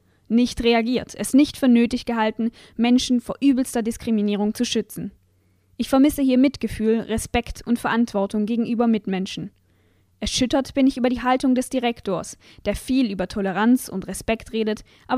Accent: Switzerland; Als ich als Schweizer auf meiner Fahrradtour durch Baden-Württemberg in Tübingen Halt machte

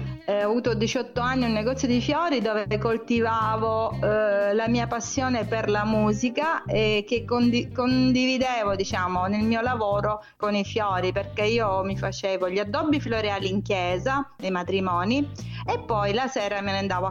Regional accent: Catania, Sicily, Italy; now in Carlentini, Italy; Siciliana, sono una cantautrice siciliana, sono catanese, nata a Catania, parenti di Catania, genitori catanesi, però vivo a Carlentini, un paesino in provincia di Siracusa, cioè proprio a 20 minuti da Catania comunque.

